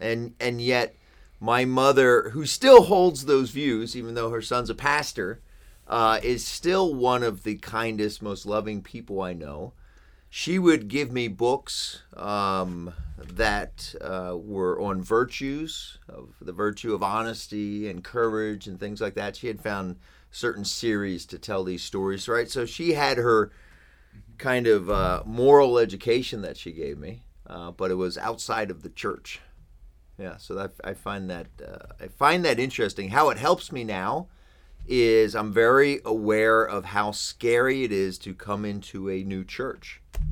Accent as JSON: {"language": "English", "town": "Lancaster", "region": "Pennsylvania", "country": "United States", "tie": "born or raised there", "said": "I am from Lancaster, Pennsylvania. I was born and raised here. I was born in Lancaster General Hospital right down the street. And yeah, I've lived here most of my life."}